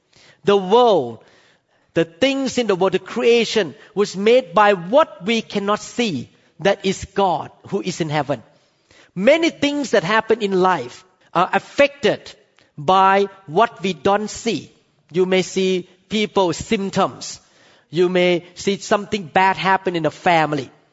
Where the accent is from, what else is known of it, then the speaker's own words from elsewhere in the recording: Thailand; I came from Thailand. I saw all kind of spiritual things in Thailand.